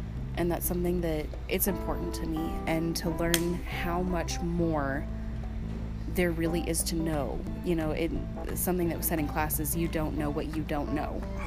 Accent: San Angelo, Texas, United States; I'm in San Angelo.

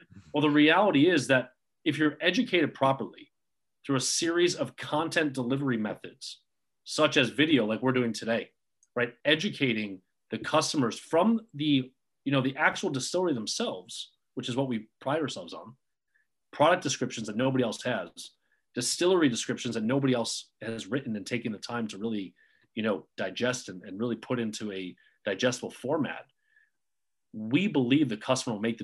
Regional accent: Chicago, Illinois, United States; started out in Illinois because this is where I grew up. This is where I started as an individual. I'm a Chicagoan at heart.

